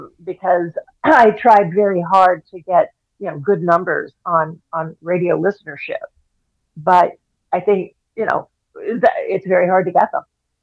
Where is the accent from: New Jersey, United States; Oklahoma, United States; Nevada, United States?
Oklahoma, United States; My research was really informed by the fact that I'm from Oklahoma, and I came upon them when I was visiting family there.